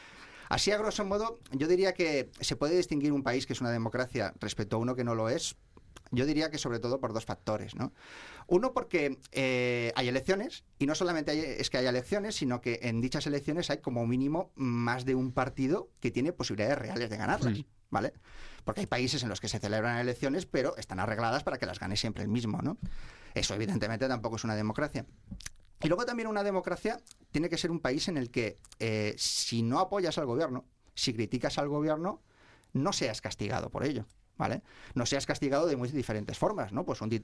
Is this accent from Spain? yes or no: yes; Spain; como español, pues tengo la tranquilidad